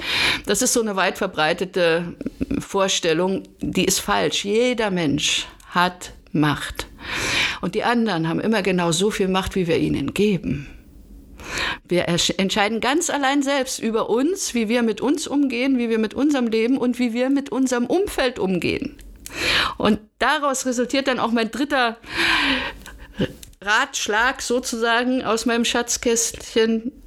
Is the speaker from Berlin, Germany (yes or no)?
yes; Berlin, Germany; Ich bin Berlinerin, aber ich arbeite auch europaweit. Allerdings coachen kann ich nur in Deutsch, weil da kommt es auch auf die Feinheiten der Sprache an. Und ich beherrsche keine zweite Sprache so gut wie Deutsch.